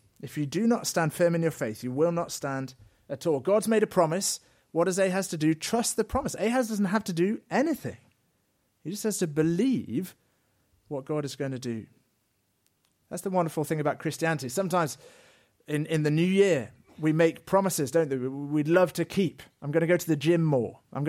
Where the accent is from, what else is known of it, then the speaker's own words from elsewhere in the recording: England, United Kingdom; now in Belgium; I come from England, so I'm not very surprised by the rain in Belgium.